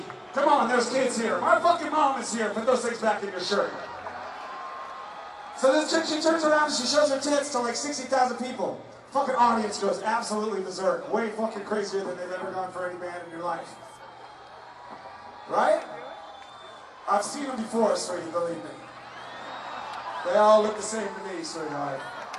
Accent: Virginia, United States; we played a big show in my hometown, back in Virginia, right outside of Washington, D.C.

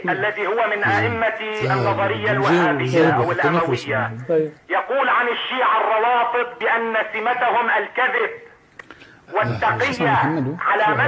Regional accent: Baalbek, Baalbek-Hermel, Lebanon; أنا من لبنان من بعلبك

